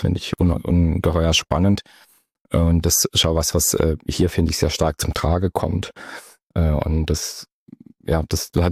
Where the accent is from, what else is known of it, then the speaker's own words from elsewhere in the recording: Baden-Württemberg, Germany; Ihr hört so an meinem Slang. Also ich komme tatsächlich hier aus der Gegend. Ich bin in der Ortenau geboren und wohne auch da. Ich habe in Biberach an der Riss Architektur studiert und an der ETH in Zürich dann Stadtplanung nochmal.